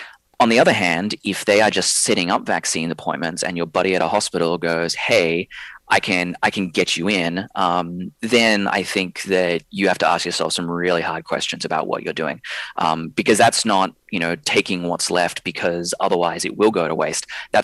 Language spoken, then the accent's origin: English; Australia; accent: Australian; now in United States; Well, my accent is from Australia. My passport is from the United States of America. But, you know, I have lived in two colonial nations. My ancestors were the people who took land away from the indigenous populations of Australia. I know that I can feel happy to be born in Australia